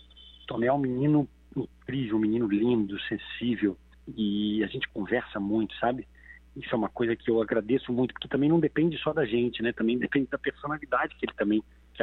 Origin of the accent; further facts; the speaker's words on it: Rio de Janeiro, Brazil; eu sou um homem que nasci e cresci numa comunidade, né? Eu cresci em favela no Rio de Janeiro. Então, com 18 anos, quando eu entrei na Martins Pena